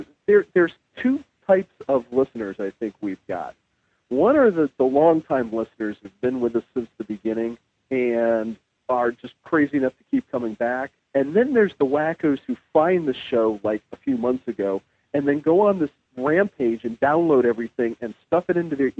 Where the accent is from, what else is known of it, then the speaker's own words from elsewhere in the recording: Dresden, Saxony, Germany; here in my hometown of Dresden, Germany.